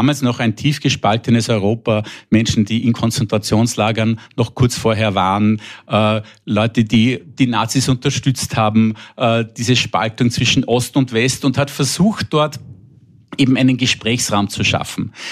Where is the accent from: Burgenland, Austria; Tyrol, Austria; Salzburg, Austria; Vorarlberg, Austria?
Salzburg, Austria; ganz lustig, weil eben ich in Salzburg aufgewachsen bin und das Schloss Leopoldskron kennt man natürlich als Salzburger